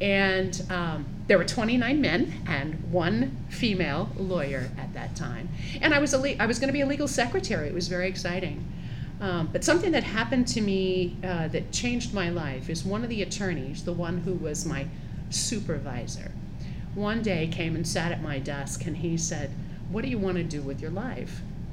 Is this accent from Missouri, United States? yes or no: yes; St. Louis, Missouri, United States; I was born in St. Louis, Missouri, proper. And then when I was six, we moved out to the suburbs. And we moved out to an area that was the most highly populated in the St. Louis area at that time.